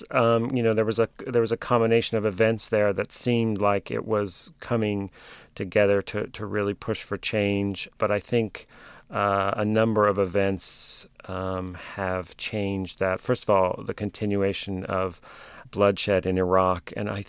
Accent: United States; because I'm an American and you can't see me, but I'm 6'4" and I have blonde hair, so I look like an American.

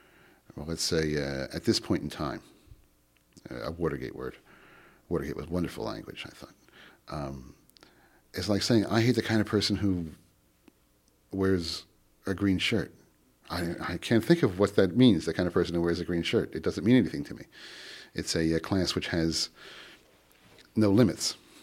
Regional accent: Philadelphia, Pennsylvania, United States; accent: Philadelphia; Well, I'm from Philadelphia, and so I sound like a Philadelphian, I think.

